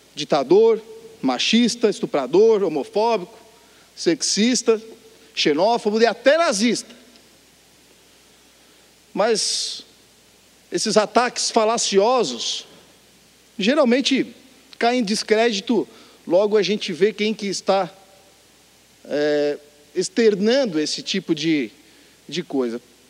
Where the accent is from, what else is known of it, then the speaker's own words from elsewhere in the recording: Criciúma, Santa Catarina, Brazil; Eu venho lá da minha cidade, Criciúma, né? 217 mil habitantes.